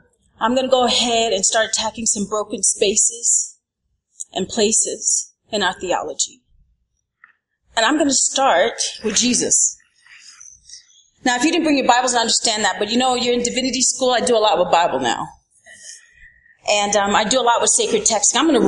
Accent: Brooklyn, New York, United States; I'm from Brooklyn, New York.

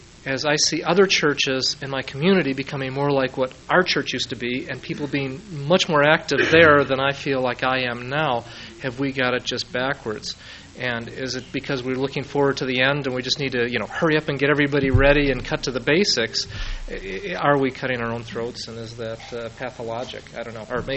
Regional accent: Chicago, Illinois, United States; But for me, growing up in Chicago, I needed the church.

